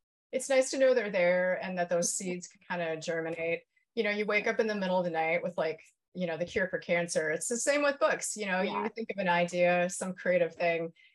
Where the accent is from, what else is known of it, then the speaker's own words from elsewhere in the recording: Huron, United States; So growing up in Huron, we had my parents, I remember them reading to us at night.